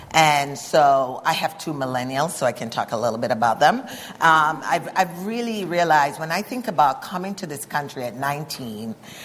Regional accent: Jamaica; which as a Jamaican, sometimes we don't pronounce our H's.

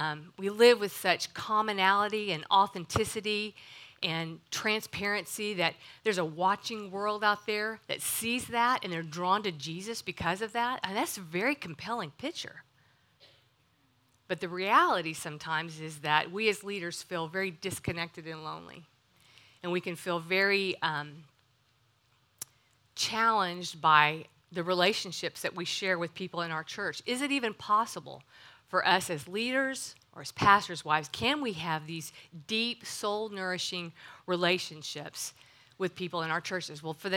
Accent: Austin, Texas, United States; I was raised in Austin and didn't really know anything about God, the Word, the church.

